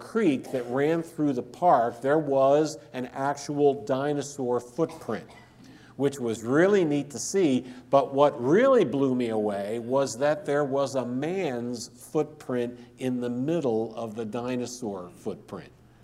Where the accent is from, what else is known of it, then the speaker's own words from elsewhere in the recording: New Jersey, United States; You know, I'm from New Jersey. You know, we don't see many armadillos in New Jersey.